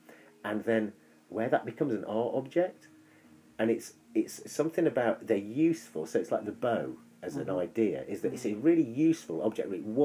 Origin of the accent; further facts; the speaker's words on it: East Midlands, United Kingdom; Where I grew up, where I grew up in North Nottinghamshire, is like it's before I left.